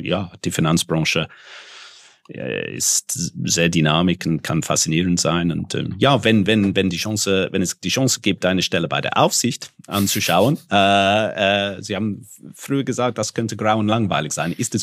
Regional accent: United Kingdom; weil als Kind in Großbritannien hat man überhaupt keine Berührungspunkte mit deutschsprachiger Literatur

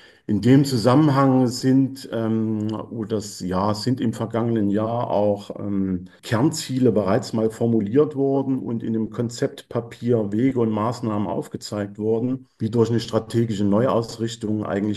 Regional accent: Erfurt, Thuringia, Germany; Ich bin Erfurter

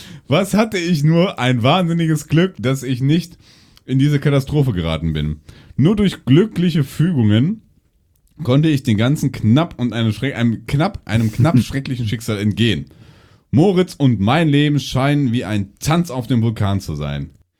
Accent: Hamburg, Germany; born there; auch ein gebürtiger Hamburger.

